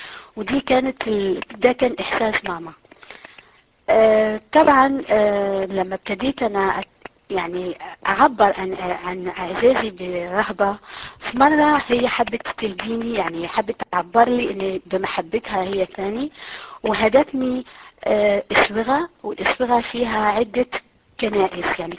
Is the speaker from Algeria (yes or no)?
yes; Algeria; اني انا يا اصلي من الجزائر، من جنوب الجزائر، لست من جبال القبائل ولكن من جنوب الجزائر.